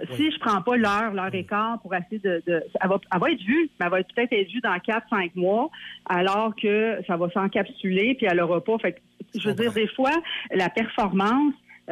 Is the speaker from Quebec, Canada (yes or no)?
yes; Montreal, Quebec, Canada; Moi, je viens de Hochelaga-Maisonneuve